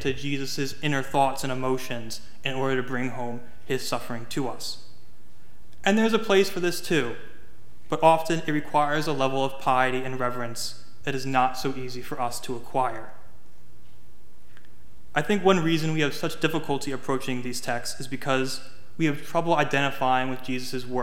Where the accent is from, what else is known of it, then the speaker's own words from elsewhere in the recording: New Jersey, United States; because I am from New Jersey, which they dubbed the armpit of America.